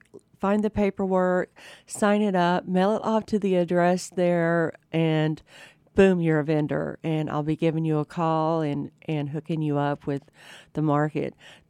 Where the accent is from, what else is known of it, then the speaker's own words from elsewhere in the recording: Panama City Beach, Florida, United States; also born or lived in Atlanta; I'm from Florida, from Panama City Beach, Florida. But my little twain comes from Atlanta. I lived there for 25 years as a career girl.